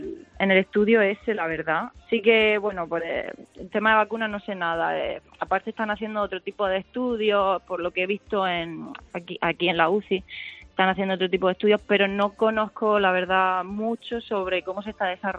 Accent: Águilas, Region of Murcia, Spain; now in Southampton, United Kingdom; Pues yo soy de Murcia, de un pueblo que se llama Águila.

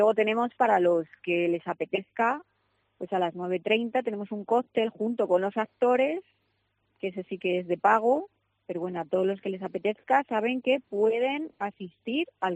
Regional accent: Castile and León, Spain; a Sayago, que es mi tierra.

